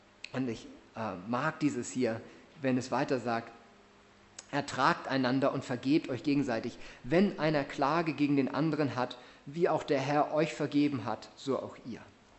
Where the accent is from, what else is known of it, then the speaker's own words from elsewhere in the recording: Hamburg, Germany; Ja, ich komme aus Hamburg